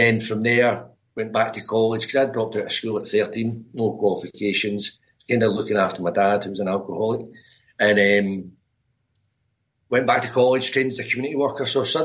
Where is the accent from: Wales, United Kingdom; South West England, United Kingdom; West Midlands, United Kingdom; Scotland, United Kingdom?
Scotland, United Kingdom; Glasgow; Or back when I grew up in Govan in Glasgow, you used to play with 40 people of all ages.